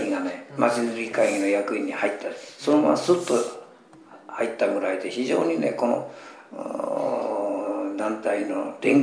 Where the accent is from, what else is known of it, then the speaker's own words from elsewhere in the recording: Suwa, Nagano, Japan; also born or lived in Omiya; 生まれはね、埼玉県の大宮なんですけど、はい、親父がキーとやってましたからね、はい、その関係で親父が病気になった時に諏訪行ったんですよ、